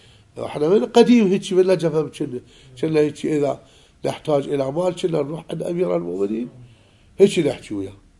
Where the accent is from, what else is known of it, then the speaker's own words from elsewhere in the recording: Najaf, Najaf Governorate, Iraq; أنت عمتنا وإحنا من النجف مكتبة كتب مطالعاتنا كلها مرتبة مجهزة